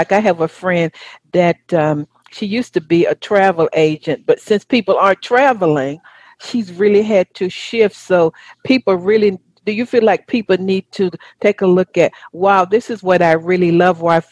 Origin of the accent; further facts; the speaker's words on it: Southern US, United States; accent: Southern; That's my Southern accent.